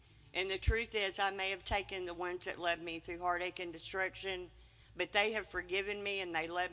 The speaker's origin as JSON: {"language": "English", "region": "Arkansas", "country": "United States", "said": "I'm from Arkansas."}